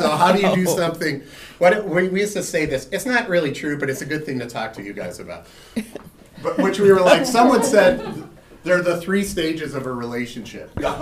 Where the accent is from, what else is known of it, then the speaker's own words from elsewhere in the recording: Illinois, United States; one of the things where I grew up outside of Chicago, I learned a lot about LA from different things